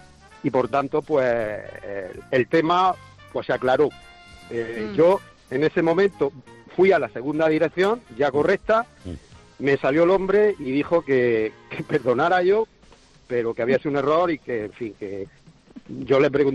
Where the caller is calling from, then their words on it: Murcia, Region of Murcia, Spain; Estoy hablando desde aquí de Murcia. Soy taxista de Murcia.